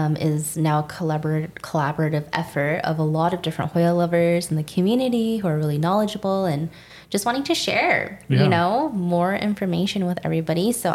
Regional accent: United States; I am American.

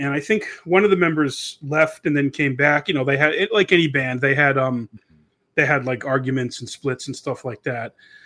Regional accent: New Hampshire, United States; And I just said, oh, I'm a musician from New Hampshire.

